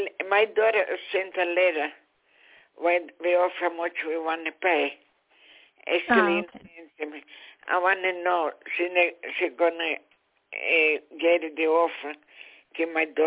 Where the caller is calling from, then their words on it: New York, United States; I call from New York.